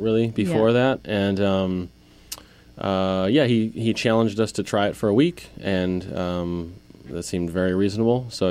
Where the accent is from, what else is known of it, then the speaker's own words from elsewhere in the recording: Buffalo, New York, United States; I grew up with this particular palate in Buffalo, and you know, having German grandparents and. Growing up in Buffalo.